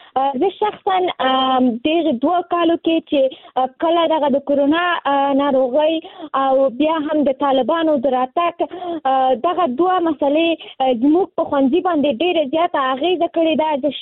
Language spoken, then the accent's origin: Pashto; Nangarhar, Afghanistan; now in Kabul, Afghanistan